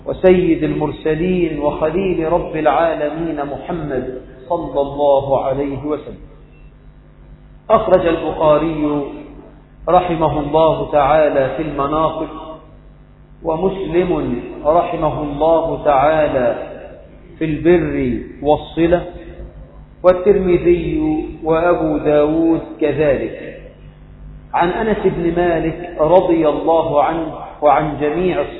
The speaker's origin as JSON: {"language": "Arabic", "country": "Egypt", "said": "اللهم اجعل بلدنا مصر آمنة مطمئنة"}